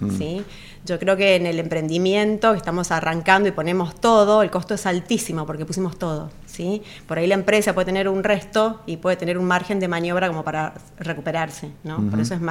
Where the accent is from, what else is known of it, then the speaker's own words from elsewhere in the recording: Argentina; Sí, he vivido en el noroeste y en el noreste, o sea que conozco mucho la cultura de mi tierra donde nací y también la litoraleña.